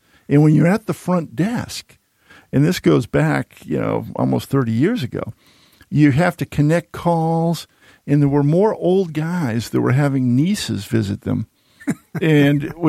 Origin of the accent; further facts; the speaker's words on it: Needham, Massachusetts, United States; And I grew up in Needham, and Dedham is like 4 miles away.